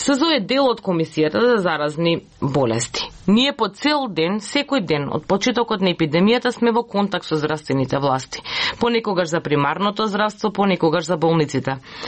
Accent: Lebanon; како секоја друга медитеранска земја или како и секоја друга балканска земја, јас доаѓам од Либан и ние имаме ист менталитет

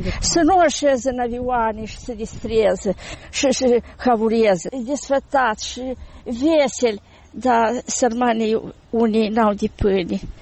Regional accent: Moldova; Noi suntem români. Basarabieni.

